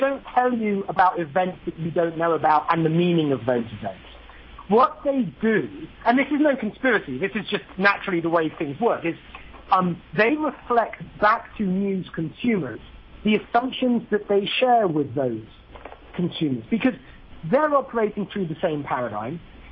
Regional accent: United Kingdom; Because as a Brit, I certainly do see Americans as, they're rather unwilling to take to the streets.

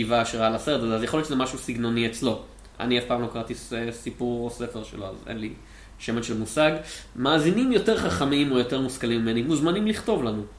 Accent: Poland; לזה אני קורא החיים שלי. אני פולני, אני לא צריך לראות זה בקולנוע.

